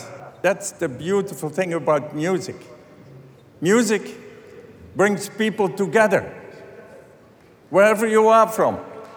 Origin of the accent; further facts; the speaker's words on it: Maastricht, Limburg, Netherlands; From Belgium. I am from Maastricht.